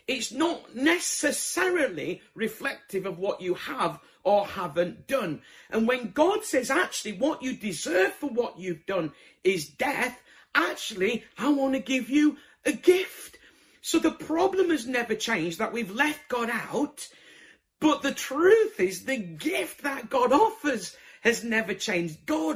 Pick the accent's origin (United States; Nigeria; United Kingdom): United Kingdom; Bradford, Yorkshire and the Humber; I'm originally from Bradford